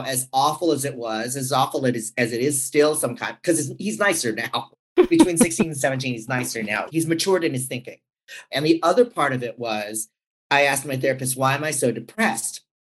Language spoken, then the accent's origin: English; Philippines; I'm Filipino. Papa is Cajun, which means he's from Louisiana. So he's kind of French.